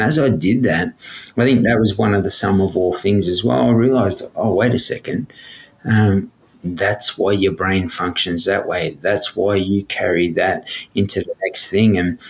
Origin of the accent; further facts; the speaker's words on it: Redfern, New South Wales, Australia; growing up in Redfern, we had uncles, aunties disappear just the community disappear.